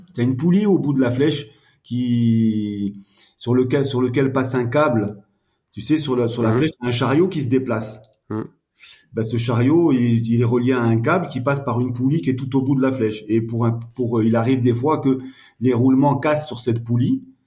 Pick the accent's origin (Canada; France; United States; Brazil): France; also born or lived in Morocco; Bah parce que en tant que Français, on fait des études dans une école française.